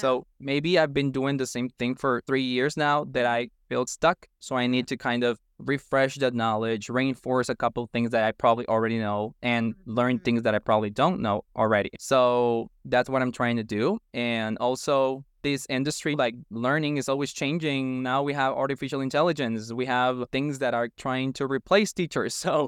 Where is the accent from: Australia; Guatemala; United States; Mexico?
Guatemala; I'm from Guatemala. I'm 27 years old.